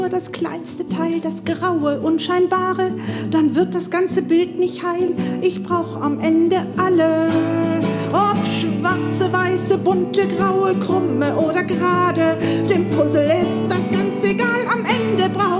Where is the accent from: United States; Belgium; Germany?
United States; born there; German is a second language; Ich bin eine gebürtige Amerikanerin, mein Vater war ein irischer Amerikaner, also die ganze Familie meines Vaters waren Iren